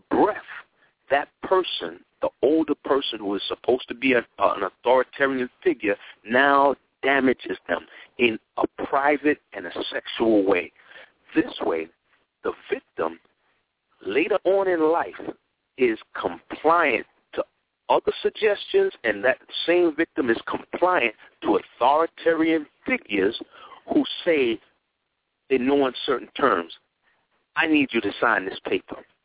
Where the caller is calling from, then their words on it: Queens, New York, United States; I'm calling in from Queens, New York.